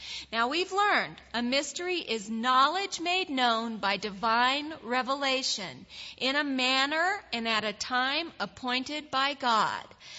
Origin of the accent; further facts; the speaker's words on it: Texas, United States; I'm from Texas.